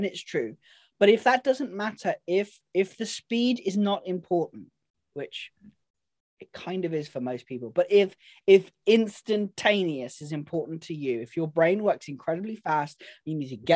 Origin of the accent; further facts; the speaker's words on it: South West England, United Kingdom; Yeah. I am from Devon. I'm allowed to speak like that.